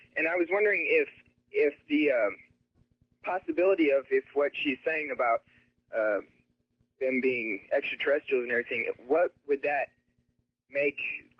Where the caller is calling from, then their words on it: Santa Monica, California, United States; I'm calling from Santa Monica, California.